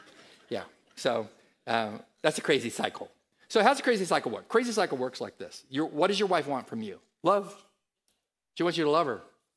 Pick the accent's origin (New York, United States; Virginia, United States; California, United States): California, United States; San Diego; First one is from a couple from San Diego, my hometown